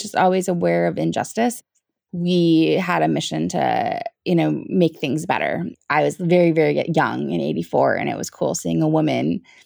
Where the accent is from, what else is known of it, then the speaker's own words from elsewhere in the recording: New Jersey, United States; Yes, I grew up in South Jersey, and my mom was a union member who worked for the state.